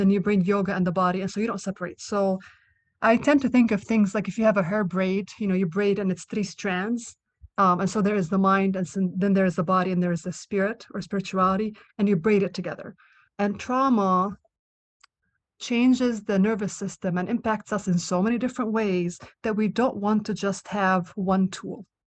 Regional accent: Israel; moved away as an adult; I am originally from Israel. I was born there, grew up there, and then I came out here for my medical training.

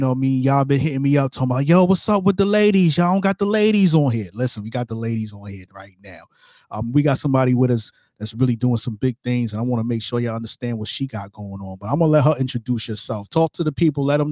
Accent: Brooklyn, New York, United States; I'm from Brooklyn, New York, that, you know, really?

